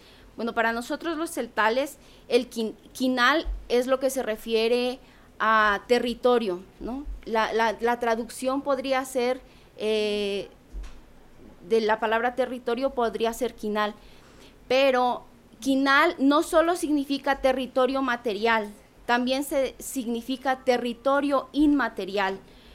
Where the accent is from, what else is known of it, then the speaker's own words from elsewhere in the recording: Bachajón, Chiapas, Mexico; first language Tzeltal; Spanish is a second language; yo puedo decir Talemonta, quinal, Bachajón, es decir, que vengo del pueblo de Bachajón.